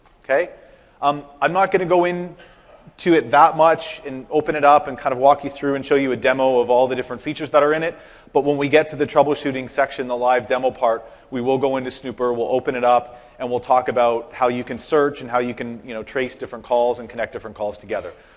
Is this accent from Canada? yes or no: yes; Canada; So I am Canadian, so every once in a while there are a few things that I'll say that might sound a little weird